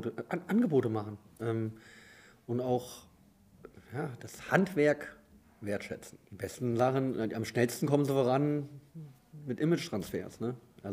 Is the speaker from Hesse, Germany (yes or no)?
yes; Fulda, Hesse, Germany; moved away as an adult; obwohl ich direkt nach dem Abi aus Fulda weg bin, immer eine sehr große Verbindung zu meiner Heimat gehabt und gehalten durch meine Familie und meine Freunde.